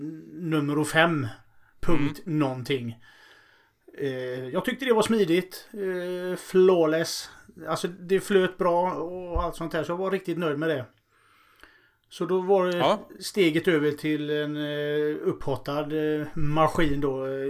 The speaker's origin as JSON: {"language": "Swedish", "town": "Gothenburg", "region": "Västra Götaland County", "country": "Sweden", "said": "eftersom vi både du och jag är från Göteborg"}